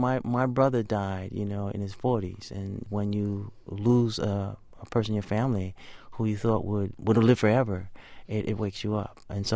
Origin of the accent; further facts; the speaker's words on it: Bronx, New York, United States; And it was something I enjoyed growing up in the South Bronx in the shadows of Yankee Stadium